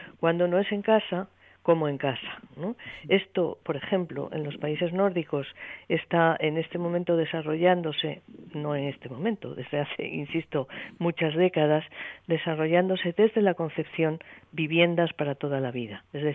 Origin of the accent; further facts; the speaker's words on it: Asturias, Spain; ya sabéis que Asturias es mi tierra.